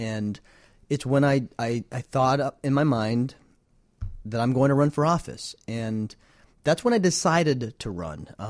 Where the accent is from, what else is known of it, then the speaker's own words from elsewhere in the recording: Arizona, United States; I grew up in Arizona.